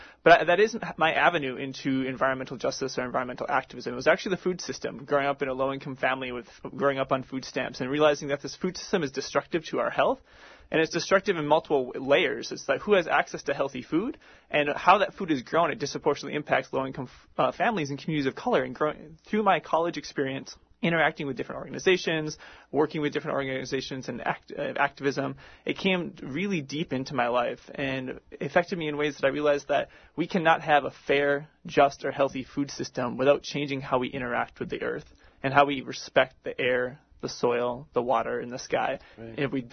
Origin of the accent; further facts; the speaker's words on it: Duluth, Minnesota, United States; I was born in Duluth, Minnesota.